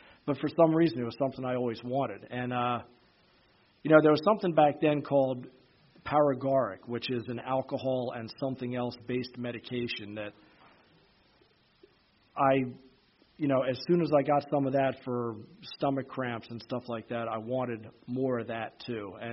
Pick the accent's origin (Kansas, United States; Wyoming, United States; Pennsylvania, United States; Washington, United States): Pennsylvania, United States; born there; But I was born outside of Philadelphia in the suburbs into a totally normal, completely dysfunctional suburban household, old house, old neighborhood, old parents